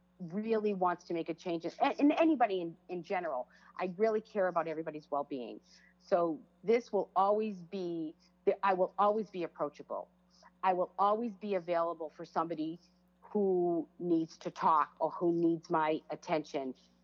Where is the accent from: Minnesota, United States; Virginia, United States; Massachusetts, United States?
Massachusetts, United States; Boston; love, love coming home to Boston. And I love speaking in Boston, partially because everyone understands my accent.